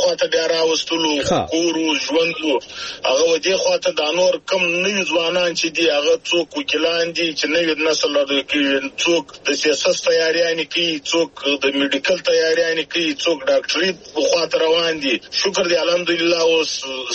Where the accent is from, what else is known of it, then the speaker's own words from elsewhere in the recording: Zhob, Balochistan, Pakistan; زه د ژوب یم د ژوب پلانکی زه یم